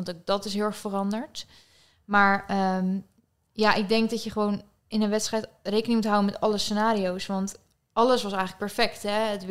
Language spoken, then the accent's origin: Dutch; Boskoop, South Holland, Netherlands; Ja, ik kom uit Boskoop Alphen aan den Rijn, dus polder.